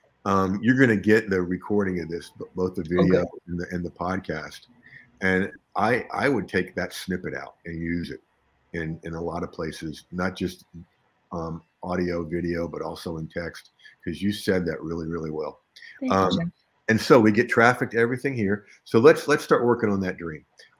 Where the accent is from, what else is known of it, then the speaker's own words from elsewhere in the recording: Tallahassee, Florida, United States; See, I grew up in Tallahassee, in Florida, just about a half hour from the coast.